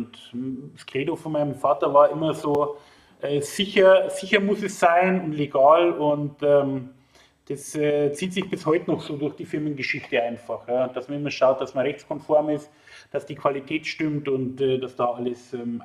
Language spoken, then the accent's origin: German; Königsmoos, Bavaria, Germany; Vorher waren wir in Königsmoos, das war noch Oberbayern. Wie man vielleicht auch meinen Dialekt entnehmen kann.